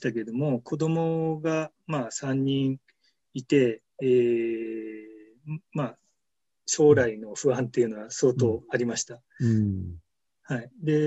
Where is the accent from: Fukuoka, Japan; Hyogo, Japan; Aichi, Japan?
Fukuoka, Japan; 私、福岡なんですけれども、実家が。